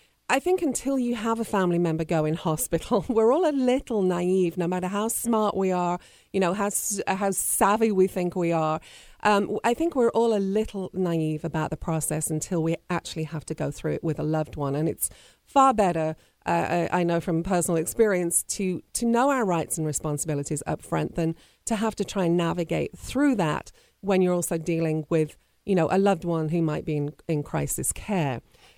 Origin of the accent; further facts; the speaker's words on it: England, United Kingdom; You know, I'm obviously from England.